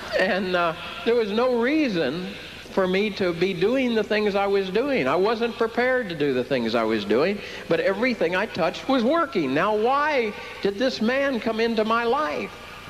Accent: Ireland; And I'm an Irishman, you see.

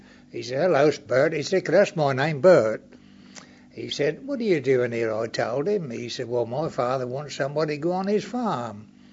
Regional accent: Cambridge, East of England, United Kingdom; Well, I come from Cambridge, she said.

